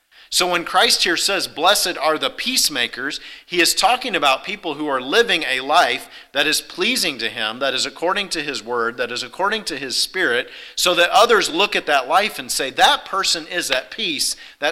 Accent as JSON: {"language": "English", "town": "Hutchinson", "region": "Kansas", "country": "United States", "tie": "born or raised there", "said": "I grew up in Hutchinson, Kansas. I know this for a fact."}